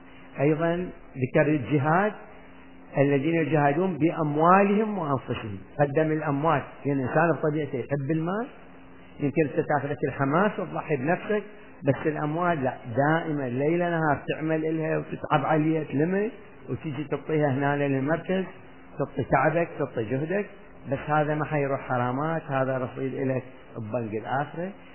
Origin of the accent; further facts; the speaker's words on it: Iraq; وجايين احنا من العراق تعبانين